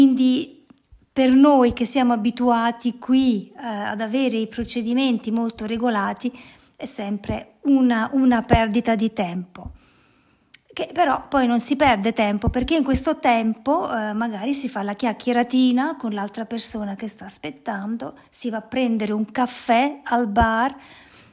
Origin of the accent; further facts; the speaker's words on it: Southern Italy, Italy; Io adesso vi parlo dell'Italia del Sud e provo a paragonare la Svizzera con l'Italia del Sud. E dalle mie parti, c'è tutto un altro ritmo di vita.